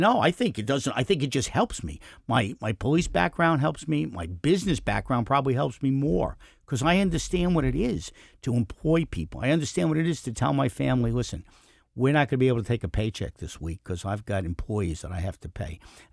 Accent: Queens, New York, United States; I'm a kid from Queens, grew up in a one-bedroom apartment.

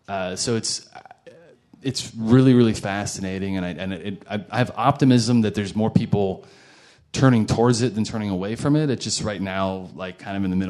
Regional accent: Columbus, Ohio, United States; also born or lived in Cleveland; I lived in Cleveland, Ohio, and I was born and raised in Columbus, Ohio.

